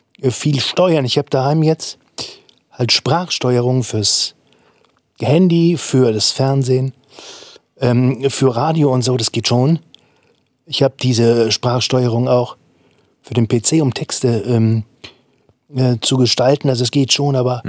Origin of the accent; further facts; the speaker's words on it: Dortmund, North Rhine-Westphalia, Germany; born there; dass ich wirklich direkt neben dem alten Stadion damals geboren wurde in Dortmund